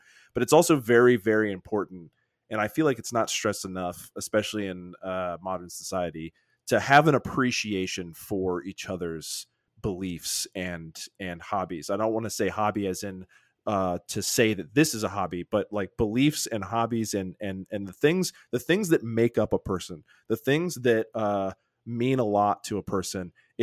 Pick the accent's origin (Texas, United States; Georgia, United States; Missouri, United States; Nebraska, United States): Texas, United States; so we grew up in Texas and she's born Texas, so a little bit of her Texas accent came out.